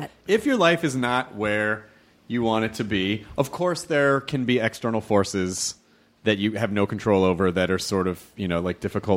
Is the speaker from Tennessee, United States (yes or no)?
yes; Memphis, Tennessee, United States; Tunica, because I'm from Memphis, Tunica is basically, it was the poorest county in the state.